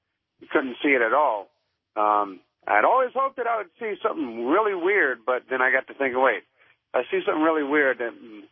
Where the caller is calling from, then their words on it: St. Louis, Missouri, United States; St. Louis.